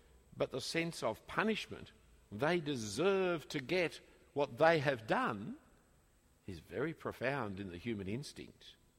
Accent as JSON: {"language": "English", "country": "Australia", "said": "I'm an Australian, and when Australia acts, I act."}